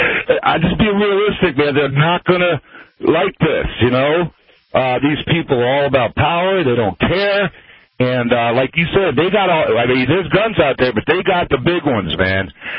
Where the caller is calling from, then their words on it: South Carolina, United States; South Carolina.